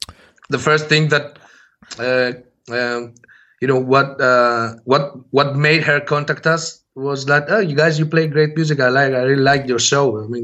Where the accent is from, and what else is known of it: Athens, Attica, Greece; born or raised there; English is a second language